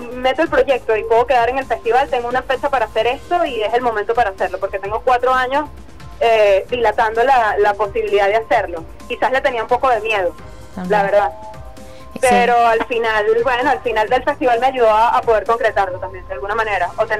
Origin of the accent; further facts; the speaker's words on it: Cumaná, Sucre, Venezuela; moved away as an adult; yo empecé a hacer teatro a los 8 años en Cumaná, soy de Cumaná